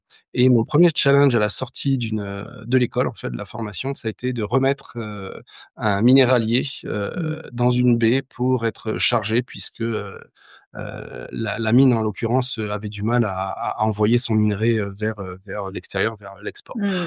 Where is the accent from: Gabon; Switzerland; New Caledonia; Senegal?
New Caledonia; born there; also born or lived in France; je suis en Nouvelle-Calédonie, je suis né en Nouvelle-Calédonie, j'ai fait mes études en France, et puis j'ai pas mal travaillé à l'étranger